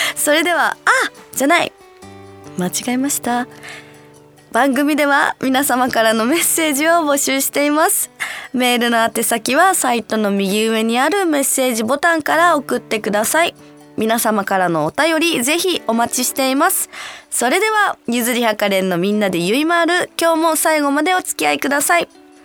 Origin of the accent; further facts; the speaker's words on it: Okinawa, Japan; 私はさ、沖縄生まれ沖縄育ちで、なんだろうな、冬のスポーツのなんだろう経験がないし、あと親しみもないから